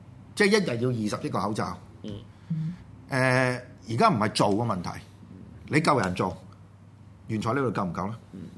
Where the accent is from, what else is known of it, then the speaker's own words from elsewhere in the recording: Hong Kong; 香港人同中國人係講緊兩種唔同嘅語言。我哋講普，我哋講廣東話，佢哋講普通話